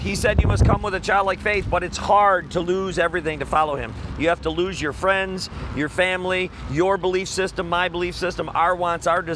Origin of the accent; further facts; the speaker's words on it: Wisconsin, United States; also born or lived in Chicago area, Illinois; Originally from Wisconsin, yeah.